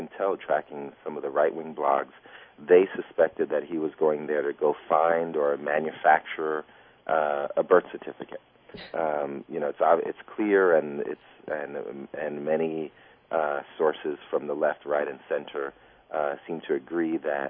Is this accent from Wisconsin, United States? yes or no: no; Bronx, New York, United States; Well, I'm from the Bronx, so forgive me for saying it this way, but it ain't over yet.